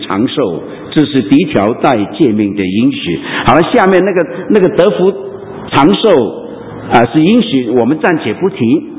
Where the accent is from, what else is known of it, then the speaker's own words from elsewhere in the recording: Guangdong, China; 这广东话睡贼我们广东人 很特别的